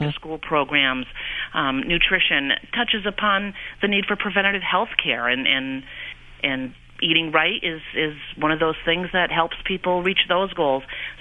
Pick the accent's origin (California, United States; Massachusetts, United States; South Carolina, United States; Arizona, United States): Massachusetts, United States; I'm from Western Massachusetts, mm-hmm. which is the only part of our state other than Cape Cod and the cranberry growers that we would call rural.